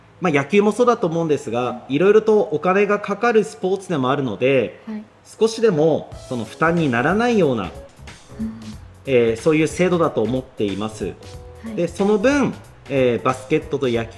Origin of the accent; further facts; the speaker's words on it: Kushiro, Hokkaido, Japan; 北海道釧路市生まれの釧路育ちです。はい、高校まで地元の釧路に、通ってまして、大学は江別の北照大学というところで4年間過ごしました。